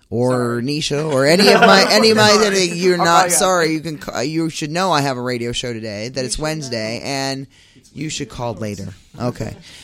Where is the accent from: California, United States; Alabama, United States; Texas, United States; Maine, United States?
Maine, United States; We're from Maine.